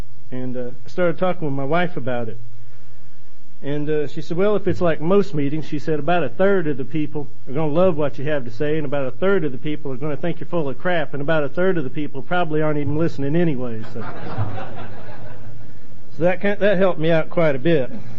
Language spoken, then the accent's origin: English; Ohio, United States; born there; I was born in Ohio in 1955, and I didn't have any brothers and sisters